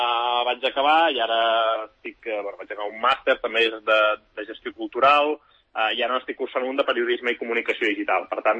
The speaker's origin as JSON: {"language": "Catalan", "town": "Sant Cugat del Vallès", "region": "Catalonia", "country": "Spain", "said": "jo visc a Sant Cugat, soc de Sant Cugat i segueixo vivint a Sant Cugat"}